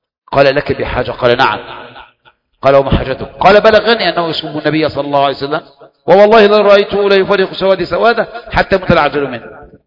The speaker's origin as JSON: {"language": "Arabic", "country": "Egypt"}